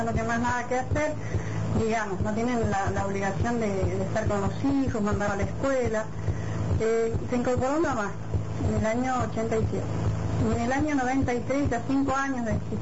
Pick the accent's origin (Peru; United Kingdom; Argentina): Argentina; Bariloche, Río Negro; yo no les dije que yo soy de Bariloche, y yo trabajaba en el sindicato de Bariloche